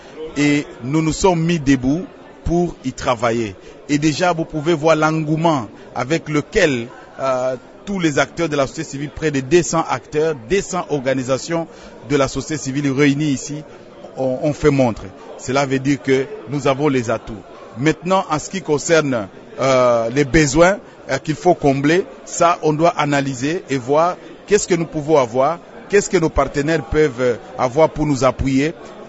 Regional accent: DR Congo; en tant que Congolais

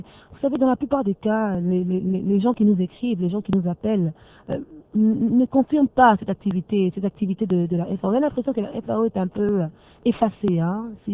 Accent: Mwanda, Kongo Central, DR Congo; nous ici, habitants de Mwanda, car nous tous, nous sommes des Congolais.

